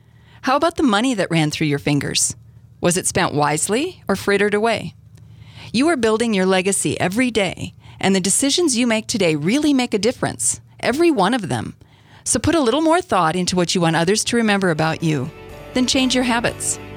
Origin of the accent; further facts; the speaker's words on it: North Dakota, United States; without having to drive 30 to 45 miles like we did where I grew up in North Dakota.